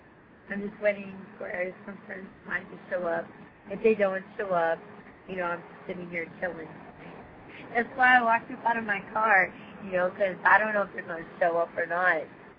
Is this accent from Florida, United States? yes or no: yes; Tampa, Florida, United States; also born or lived in Ireland; I was born in Ireland, and I was grew up in Tampa, Florida. I was raised in Giffington, River Billing, Ruskin, south of Polk County. But I was, raised, Tampa, basically, the suburbs.